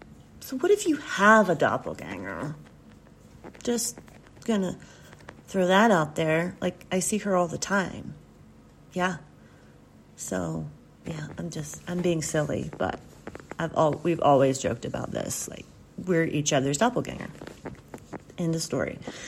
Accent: the South, United States; I know I'm not German. I don't have any kind of cool accent. You get doppelganger. I grew up in the South.

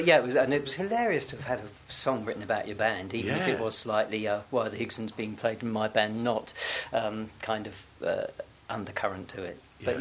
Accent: Hornchurch, London, United Kingdom; I was brought up in Hornchurch, Essex.

